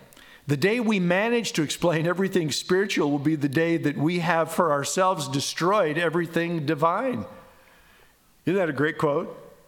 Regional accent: Midwest, United States; growing up in the Midwest of America, you know, I spent a lot of summer nights listening to thunder

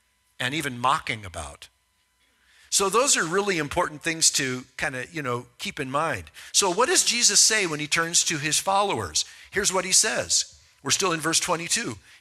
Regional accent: Midwest, United States; Growing up in the Midwest, I saw lots of them

